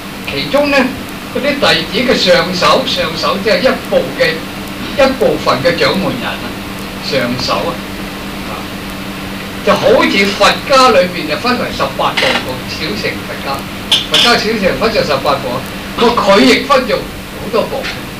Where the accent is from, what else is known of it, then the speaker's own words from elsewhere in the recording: China; 黑啲比我哋中國人黑啲